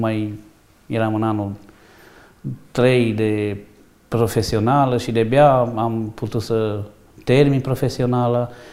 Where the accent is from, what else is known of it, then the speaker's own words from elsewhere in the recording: Mediaș, Sibiu County, Romania; born there; M-am născut în Mediaș, nu într-o familie tocmai model